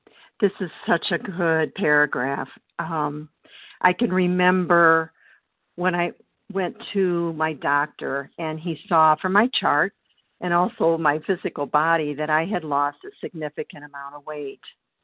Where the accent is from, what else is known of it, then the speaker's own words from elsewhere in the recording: Illinois, United States; I'm from Illinois, and … from Illinois.